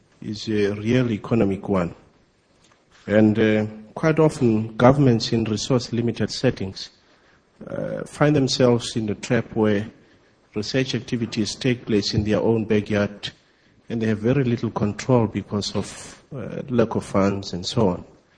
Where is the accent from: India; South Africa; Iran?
South Africa; from South Africa.